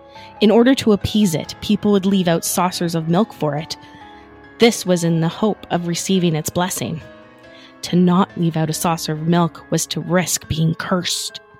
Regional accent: Scotland, United Kingdom; I'm Scottish. And so I have a lot of freckles.

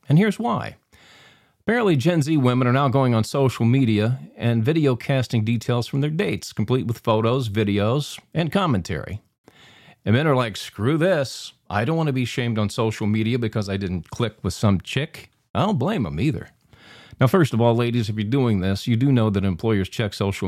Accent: Pittsburgh, Pennsylvania, United States; Got to say, I'm a little disappointed in my hometown radio station that I grew up with, WDVE in Pittsburgh.

